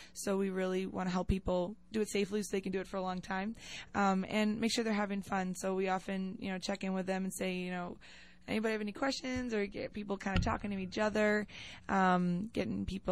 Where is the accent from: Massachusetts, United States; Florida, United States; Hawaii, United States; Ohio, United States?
Massachusetts, United States; I grew up in Massachusetts, north of Boston, went to school in New Hampshire, lived out in Western Mass for 4 years